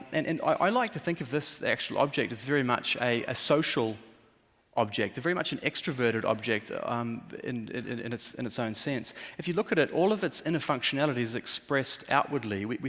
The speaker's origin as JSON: {"language": "English", "country": "New Zealand", "tie": "born or raised there", "moved": "yes", "lives_now": "Europe", "said": "I grew up in New Zealand where I couldn't see another house, surrounded by beautiful indigenous forests that had never been cut down. That's where I grew up. And now I live in cities"}